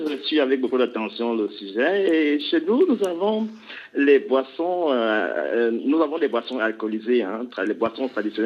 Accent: Cameroon; Alors, nous sommes Camerounais et nous mélangeons vin de palme.

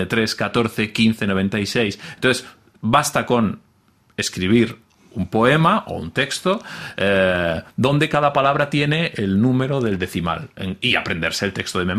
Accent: Catalonia, Spain; tampoco sé si porque soy catalán, aunque sin duda la lengua ayuda, ¿no?

